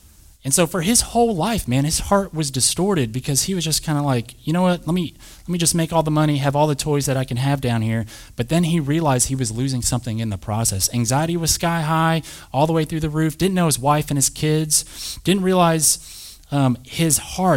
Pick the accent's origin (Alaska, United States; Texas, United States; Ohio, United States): Texas, United States; Plainview; And y'all, I grew up in West Texas, a little town called Plainview. So, I mean, cotton producing is what we do.